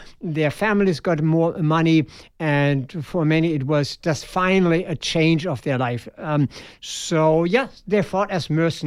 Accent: Hesse, Germany; I'm from the state of Northern Hesse.

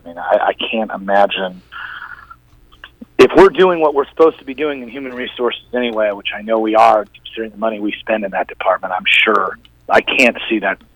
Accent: Arizona, United States; I grew up in Midtown, and people look at the Great Western Bank building, which is now, I guess they call it 5555 Broadway or whatever it is.

